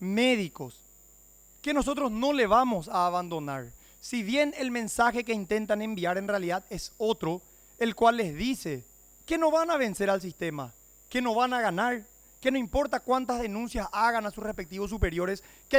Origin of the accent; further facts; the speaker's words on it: Paraguay; pero por sobre todo como ciudadano paraguayo